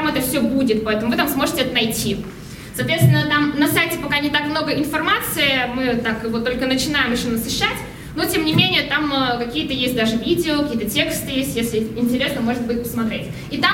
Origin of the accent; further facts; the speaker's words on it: Moscow, Russia; Я из Москвы.